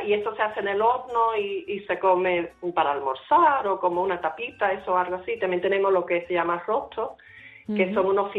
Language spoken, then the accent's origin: Spanish; Gibraltar; Aunque somos gibraltareños y británicos